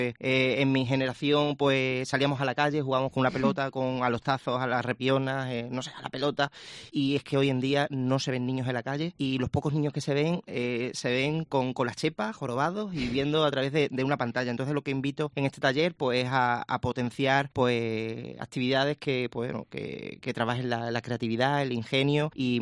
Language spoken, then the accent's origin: Spanish; Badajoz, Extremadura, Spain; Siempre he apostado por Extremadura, por mi ciudad, Badajoz